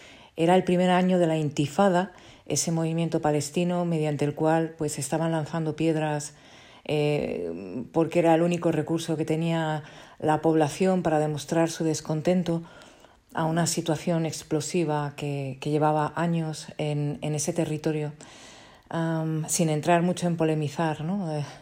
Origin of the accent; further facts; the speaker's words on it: Spain; yo siendo española